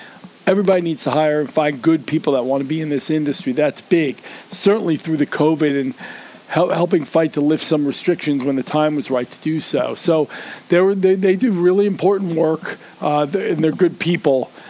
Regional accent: New Jersey, United States; First of all, growing up in North Jersey, we consider ourselves the Italian food capital of the universe, right?

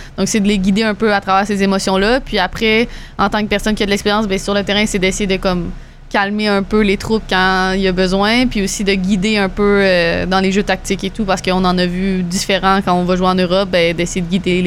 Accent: Canada; c'est quand même très, très difficile en tant que Canadienne d'essayer d'aller jouer pro outre-mer

